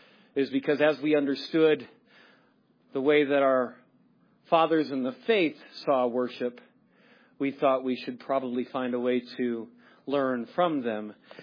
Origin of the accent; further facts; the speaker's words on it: Chicago, Illinois, United States; See, growing up in Chicago, springtime and fall were the most coveted times of the year to be outside.